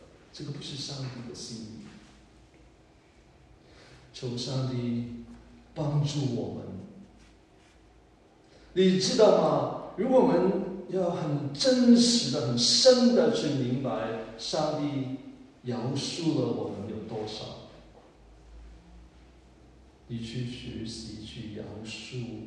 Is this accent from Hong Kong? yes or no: yes; Hong Kong; 我们香港人说的人情差过债是一种债务。